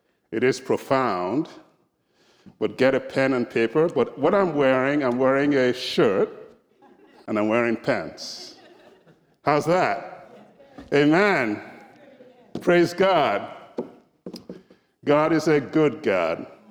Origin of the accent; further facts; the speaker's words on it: Nigeria; I'm originally from Nigeria, so you might notice that I talk a little differently and I dress a little differently.